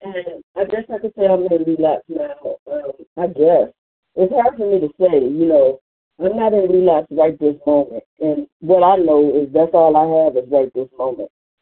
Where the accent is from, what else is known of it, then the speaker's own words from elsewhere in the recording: Cleveland, Ohio, United States; I'm from Cleveland, Ohio.